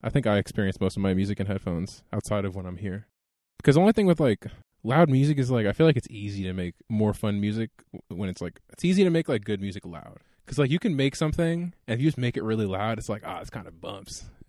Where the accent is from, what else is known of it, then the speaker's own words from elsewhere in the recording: New York, United States; I've lived in New York my whole life, because I'm from New York. Little background information, but I'm from Long Island.